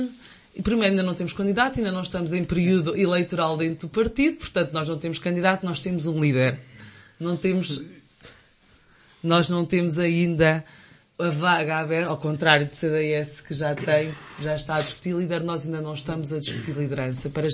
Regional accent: Portugal; preocupa-me muito, enquanto portuguesa

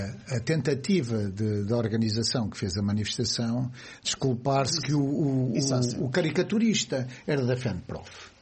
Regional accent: Ribatejo, Portugal; Eu que era professor no Ribatejo, que eu também sou ribatejano nesse aspecto

